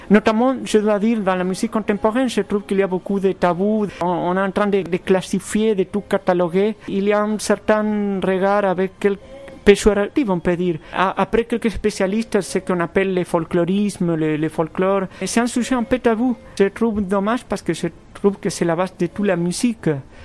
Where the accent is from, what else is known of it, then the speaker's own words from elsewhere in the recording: Buenos Aires, Argentina; French is a second language; also born or lived in Lisbon; now in France; je suis né à Lisbonne. Mais j'ai rien de portugais, ma famille habite au Buenos Aires et j'ai grandi à Buenos Aires. Et je suis en France depuis l'année 97.